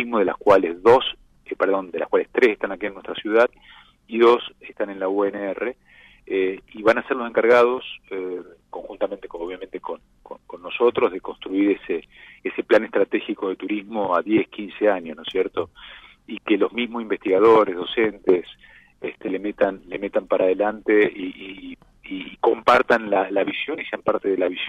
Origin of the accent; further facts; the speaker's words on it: Rosario, Santa Fe, Argentina; yo lo digo como rosarino hasta el tuétano